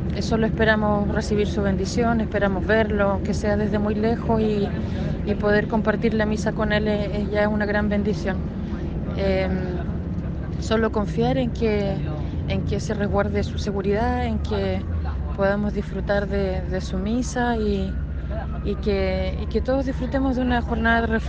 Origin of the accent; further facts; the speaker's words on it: Chile; now in Egypt; Soy chilena y estoy viviendo en Egipto hace ya casi 6 años.